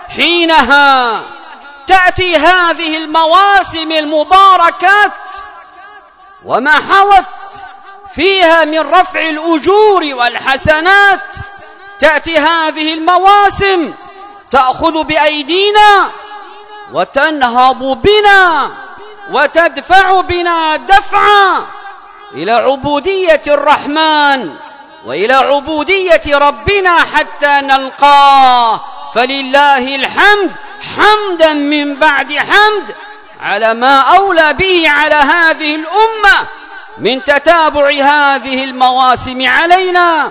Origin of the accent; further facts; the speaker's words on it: Yemen; اللهم ادفع عن بلادنا اليمن